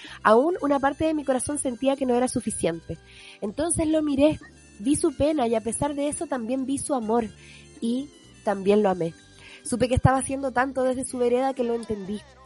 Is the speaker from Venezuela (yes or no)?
no; Chile; En lo que nos duele como chilenos